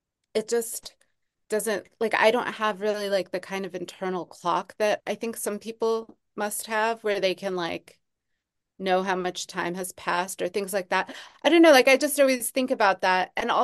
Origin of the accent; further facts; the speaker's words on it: Northeast, United States; I'm from the Northeast, so like the seasonal markers that I had relied on to like mark time aren't really there.